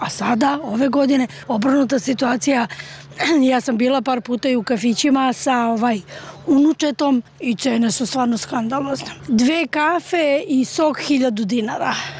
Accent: Belgrade, Serbia; Ja sam odavde iz Beograda i svake godine dolazim.

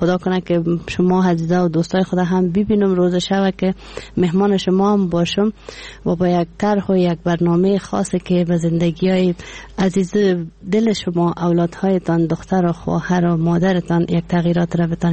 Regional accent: Kandahar, Afghanistan; ولایت ما از پشت از قندار هستم، از رورابات قندار، ولی از دربردک جای جایداد ما هسته.

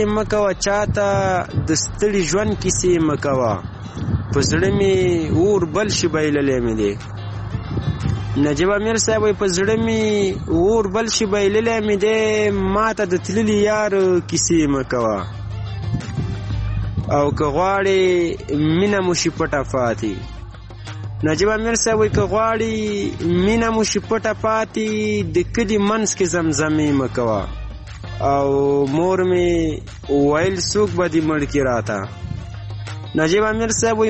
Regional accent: Farah, Afghanistan; د فراه ولایت نه یم

